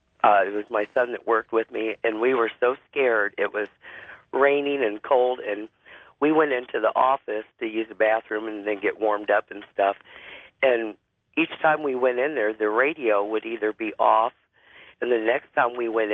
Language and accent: English; Iowa, United States; I'm from Iowa.